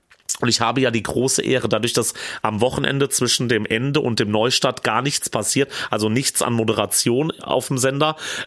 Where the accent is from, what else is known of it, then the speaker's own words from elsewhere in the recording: Schotten, Hesse, Germany; ob ich nicht mal wieder in meiner Heimat in Schotten ins Freibad gehe